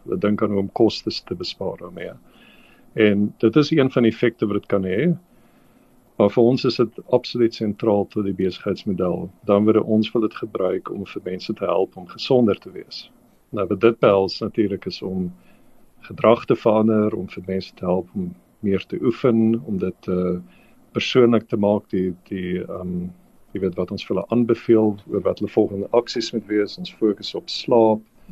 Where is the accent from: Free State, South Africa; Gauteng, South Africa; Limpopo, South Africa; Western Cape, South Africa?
Gauteng, South Africa; Benoni; Ek het groot geword in Benoni